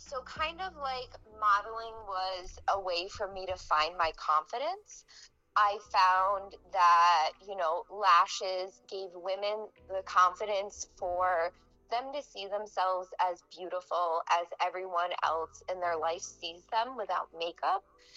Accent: New York, United States; now in New London, United States; I am from New York originally, but currently I'm in Waterford or New London, Connecticut.

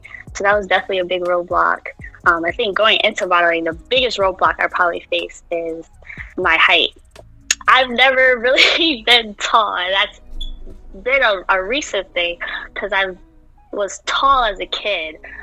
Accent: Bridgeport, Connecticut, United States; now in United Kingdom; I'm from Bridgeport, born and raised, but I go to school out here in Britain for college. I'm in my last year.

